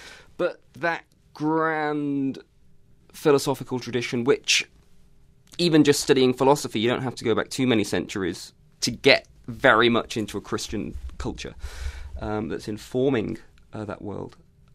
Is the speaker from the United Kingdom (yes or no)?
yes; United Kingdom; just growing up in Britain.